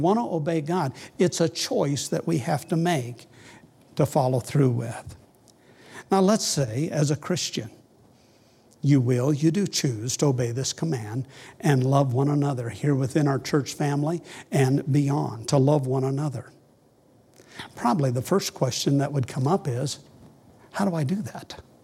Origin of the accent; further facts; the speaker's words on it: Nebraska, United States; I'm from Nebraska too.